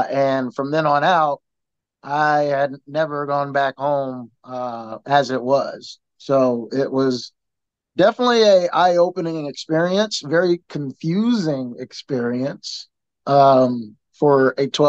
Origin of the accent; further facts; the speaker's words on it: Kansas City, Kansas, United States; I'm born and raised in Kansas City, Kansas. I am the oldest of my siblings. And, I actually grew up my entire life mostly in KCK.